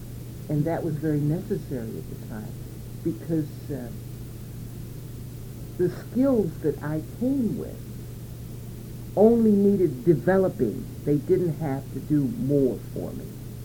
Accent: Jackson, Mississippi, United States; Well, I was born in Jackson, Mississippi. My father was a letter carrier for the city of Jackson, and his route was the governor's route.

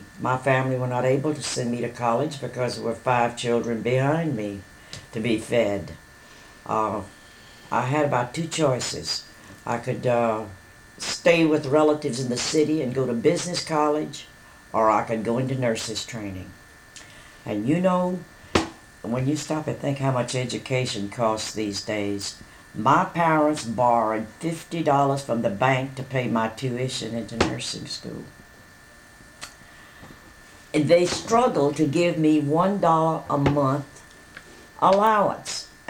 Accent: Louisiana, United States; I was born in West Feliciana Parish, Louisiana. I lived in the country, and I was the oldest of six children.

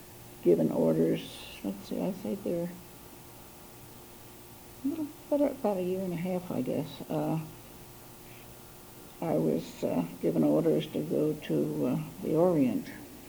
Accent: Collingswood, New Jersey, United States; I'm born and raised in Collingswood, New Jersey, which is South Jersey, just outside of Camden.

